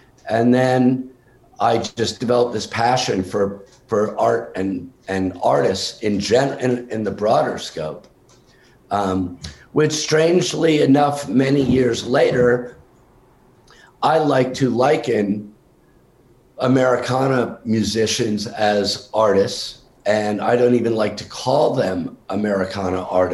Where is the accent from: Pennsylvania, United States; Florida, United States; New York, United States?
New York, United States; also born or lived in Vermont; I grew up in New York and in Vermont. My family had a farm in Vermont.